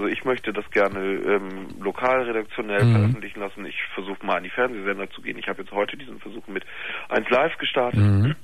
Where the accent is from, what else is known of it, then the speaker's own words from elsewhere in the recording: Bremen, Germany; Ich komme aus Bremen.